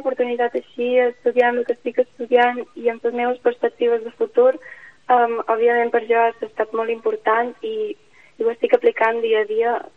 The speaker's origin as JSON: {"language": "Catalan", "region": "Balearic Islands", "country": "Spain", "said": "I que venim de Menorca, aquest tipus de realitat, de bueno, situacions que es viuen allà, són desconegudes també per nosaltres, no?"}